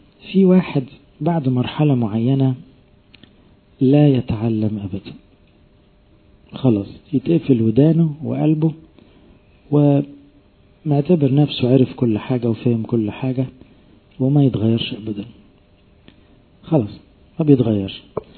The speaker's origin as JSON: {"language": "Arabic", "country": "Egypt", "said": "احنا اغلبنا كمصريين فينا الطبع ده"}